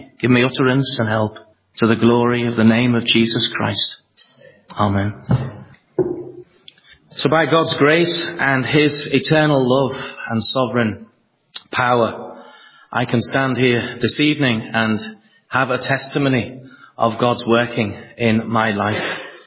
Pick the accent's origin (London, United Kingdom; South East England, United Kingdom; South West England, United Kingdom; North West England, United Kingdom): North West England, United Kingdom; Liverpool; also born or lived in Cyprus; we grew up later on, my father having left us, in a place called Knotty Ash, which is maybe a familiar name for Liverpool, Knotty Ash. So we were a church-going family.